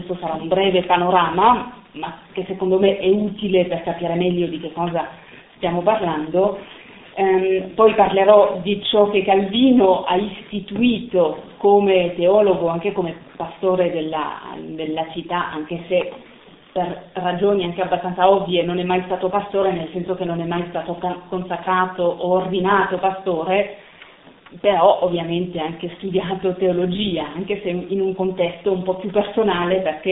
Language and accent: Italian; Switzerland; perché ho studiato a Ginevra, perché sono svizzera